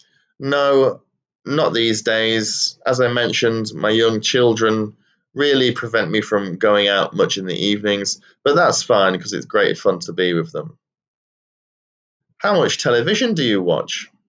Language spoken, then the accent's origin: English; England, United Kingdom; Well, even though I grew up in England, we were, of course, taught English.